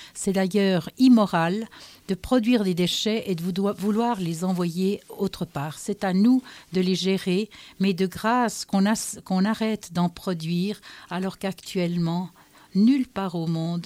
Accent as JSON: {"language": "French", "country": "Switzerland", "said": "Chez nous, en Suisse, les uns après les autres, les cantons, les unes après les autres, les communes, les refusent sur leur territoire."}